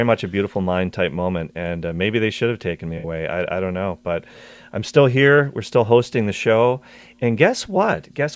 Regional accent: Ireland; And I'm Irish, by the way, so I can laugh at that.

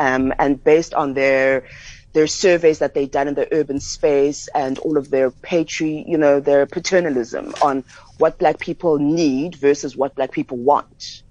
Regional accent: Langa, Western Cape, South Africa; I'm from Langa, so I can say this product will work in Langa without having to do a focus group.

